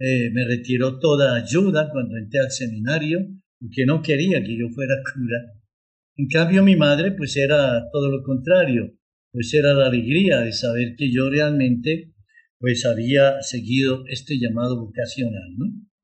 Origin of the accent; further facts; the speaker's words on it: Manizales, Caldas, Colombia; No, precisamente yo nací en Manizales, ciudad, porque mis padres, cuando ya crecieron mis hermanas, pues resolvieron venirse a Manizales para la educación de mis hermanas, ¿no? Entonces yo nací acá. Pues fui el menor.